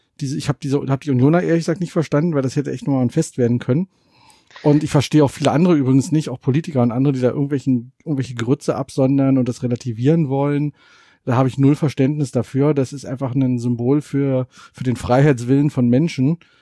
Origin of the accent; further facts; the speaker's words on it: East Germany, Germany; Ich würde als Ossi gerne noch was dazu sagen.